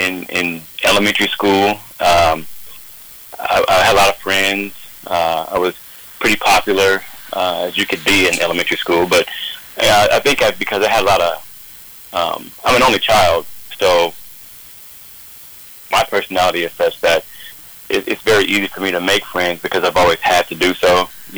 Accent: Columbus, Ohio, United States; I was born and raised in Columbus, Ohio, on the east side, born in the city, to a single mom

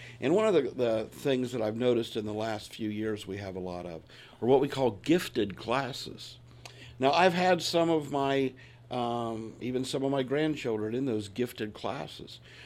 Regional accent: Hilliard, Ohio, United States; I was from Hilliard

